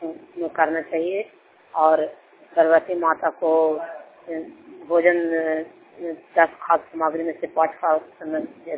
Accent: Bihar, India; मैं जिला पंचायत की हूँ। मेरा गांव सुना है, जिला नालंदा ब्लॉक हिलता है।

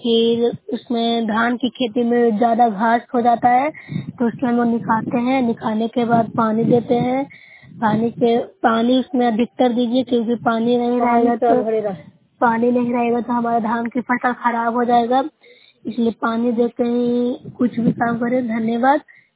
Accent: Bihar, India; मैं नूरसराय प्रखंड से हूँ, जिला नालंदा से बोल रही हूँ।

